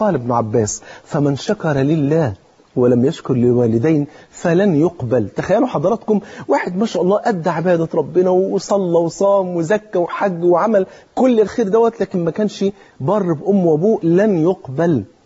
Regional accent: Egypt; اللي هو المثل المصري اللي معروف عندنا في مصر

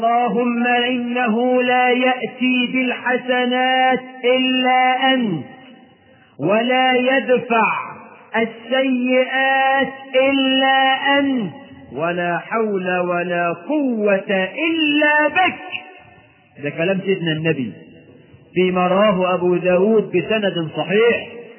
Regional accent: Egypt; وانا مصري مش هندي ولا حاجة. انا من حوالي مصر.

